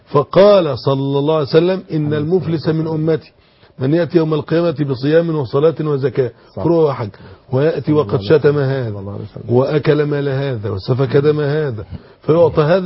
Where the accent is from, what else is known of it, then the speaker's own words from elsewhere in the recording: Egypt; وسط التجار الكبار بتوع الموسكي مثلا عندنا في مصر